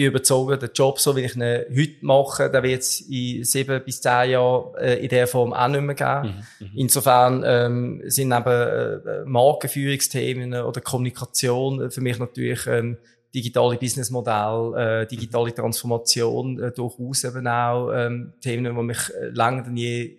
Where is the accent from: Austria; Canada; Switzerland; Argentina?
Switzerland; Romandy; moved away as an adult; now in Lucerne, Switzerland; Ich bin auf Luzern gekommen, ich bin in der Westschweiz aufgewachsen bis Anfangs 20, auf Luzern gekommen, studieren an der HSLU Wirtschaftskommunikation.